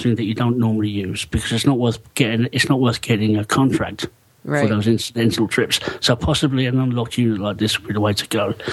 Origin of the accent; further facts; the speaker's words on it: Ireland; No, I am Irish.